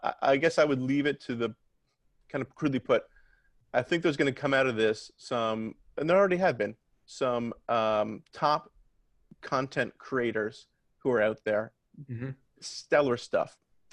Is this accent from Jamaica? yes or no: no; Canada; then hey, as a Canadian, I need to hear that. I need to hear my accent.